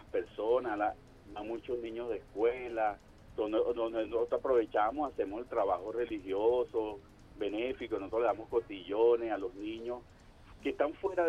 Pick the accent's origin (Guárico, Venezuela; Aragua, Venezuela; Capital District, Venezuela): Capital District, Venezuela; Caracas; Y mi ciudad de Caracas, bueno, que siempre la tengo en mi corazón porque yo soy caraqueño.